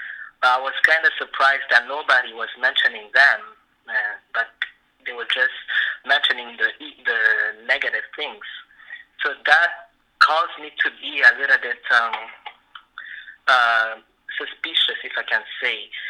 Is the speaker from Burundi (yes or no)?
yes; Burundi; born there; moved away; yes, I was born in Burundi and I left there like more than 10 years ago.